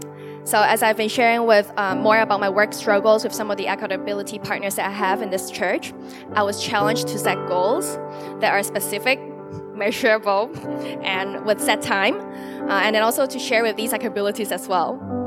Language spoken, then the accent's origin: English; Hong Kong; Growing up in Hong Kong, I've always heard how crazy working culture could be in the city.